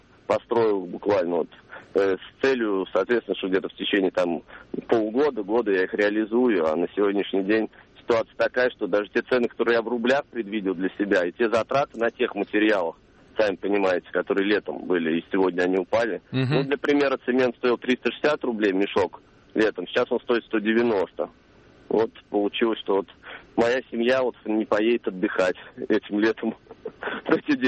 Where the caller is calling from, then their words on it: Samara, Samara Oblast, Russia; Я звоню вам из Самары. Вот почему-то редко из Самары звонят.